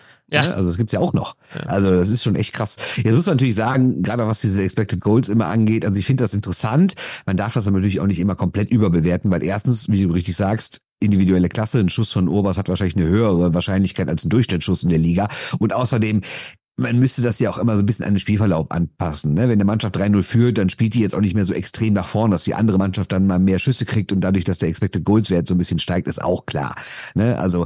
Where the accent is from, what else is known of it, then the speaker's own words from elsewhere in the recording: Berlin, Germany; Und jetzt muss man sich als Berliner natürlich fragen